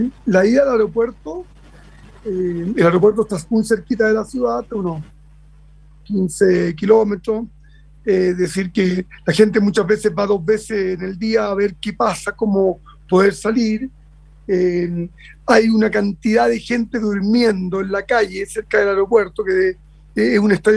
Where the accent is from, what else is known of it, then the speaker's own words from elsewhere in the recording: Chile; se nos vienen encima y nos preguntan de dónde eres, de Chile.